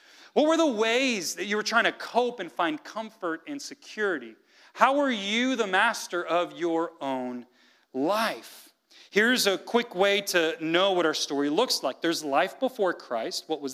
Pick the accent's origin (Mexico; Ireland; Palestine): Mexico; now in United States; See, I grew up some years in Mexico, and then I moved to the States.